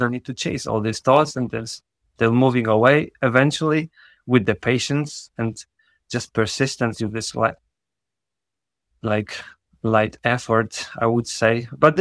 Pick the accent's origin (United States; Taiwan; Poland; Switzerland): Poland; English is a second language; Yeah, I'm from Poland, so we're like neighbors.